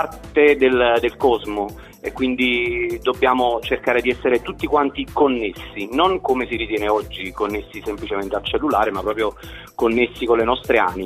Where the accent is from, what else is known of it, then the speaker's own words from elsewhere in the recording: San Sebastiano al Vesuvio, Campania, Italy; sono 10 minuti da Napoli, quindi si può dire Napoli, sì. Io sono di San Sebastiano al Vesuvio